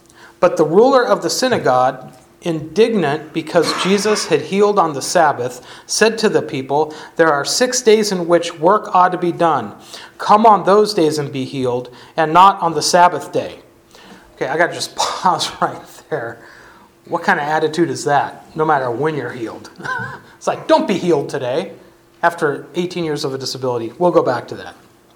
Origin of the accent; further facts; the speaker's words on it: California, United States; We had tons of oak forests where I grew up in California.